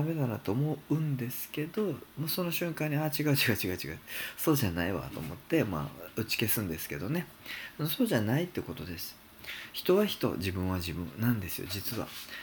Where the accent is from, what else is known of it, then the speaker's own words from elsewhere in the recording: Kansai, Japan; 関西人なんで